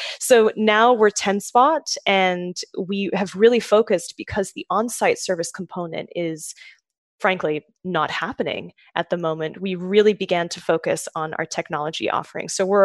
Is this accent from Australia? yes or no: yes; Australia; So I'm from Australia originally.